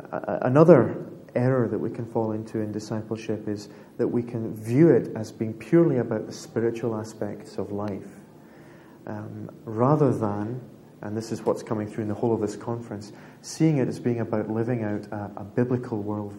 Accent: Scotland, United Kingdom; which for me as a Scotsman, having paid full price not long ago, is very, very difficult.

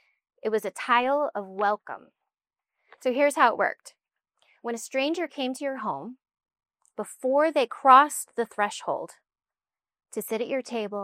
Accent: South Carolina, United States; So I'm an American from the South, from South Carolina to be precise, and we love our peaches and we love our baked goods.

